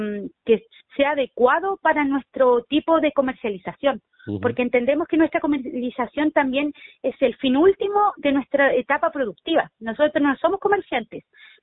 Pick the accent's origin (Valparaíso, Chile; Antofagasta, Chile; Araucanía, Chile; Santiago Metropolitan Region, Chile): Araucanía, Chile; Rapa Maquehue; vengo del territorio de Rapa Maquehue